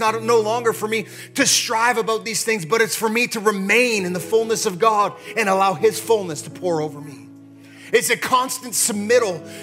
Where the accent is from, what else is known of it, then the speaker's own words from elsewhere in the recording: Canada; Listen, as a Canadian, I'm looking at the United States right now